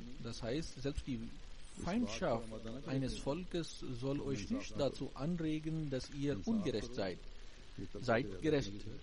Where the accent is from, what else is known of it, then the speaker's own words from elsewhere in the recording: Pakistan; obwohl man als Pakistaner sich dafür doch schämt. Aber das ganze Land wird auch noch in Verruf gebracht